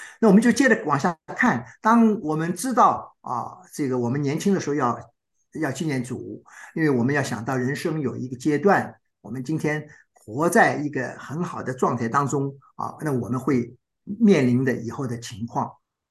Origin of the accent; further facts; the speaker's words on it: China; 我相信我们中国人是不谈死亡的